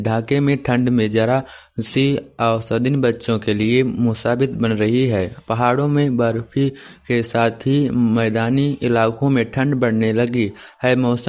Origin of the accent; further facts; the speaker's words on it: Chitrakoot, Uttar Pradesh, India; मैं चित्रकूट वैलवानी से हूँ।